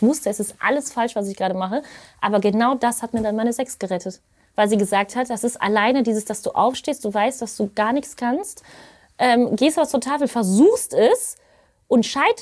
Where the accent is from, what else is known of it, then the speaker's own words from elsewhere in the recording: Düsseldorf, North Rhine-Westphalia, Germany; In Düsseldorf tatsächlich, bin ich auch geboren.